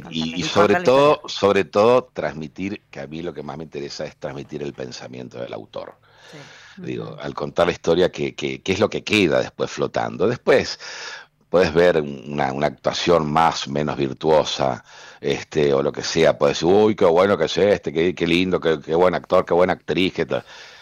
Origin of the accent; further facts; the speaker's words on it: Argentina; Argentina 1985. Sí. Por ejemplo, ¿no? Uh-huh. Que ha recorrido el mundo, diversos festivales, y que llegó a una instancia de exposición del país, mostrando un momento histórico de nuestro país